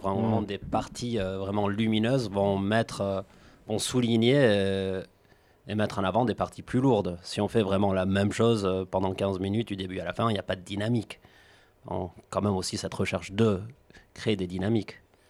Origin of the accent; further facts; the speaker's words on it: Bayonne, Nouvelle-Aquitaine, France; On est tous de Bayonne. Revendiquer le côté basque, on l'a jamais fait. Certains d'entre nous sommes basques, mais on ne le revendique pas.